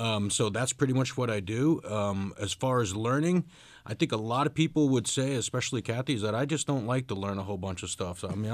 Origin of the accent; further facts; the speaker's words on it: New York, United States; accent: New York; oh, I grew up in New York. I know all about the Odd Couple.